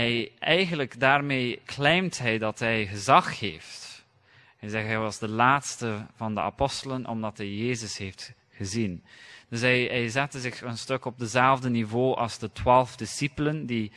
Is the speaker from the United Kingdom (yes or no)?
yes; London, United Kingdom; ik ben opgegroeid in Londen, aan de rand van Londen. En Londen is ook een wereldstad. Het duurt 1,5 uur met de metro om naar het centrum te geraken van Londen, van waar dat wij woonden.